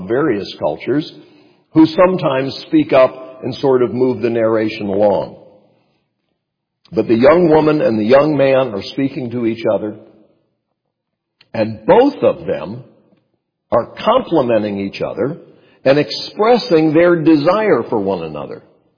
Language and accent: English; North Carolina, United States; When I was growing up in Western Carolina, you, in order to get from the east side of the Swannanoa Valley into Asheville, the city, you had to go through a tunnel.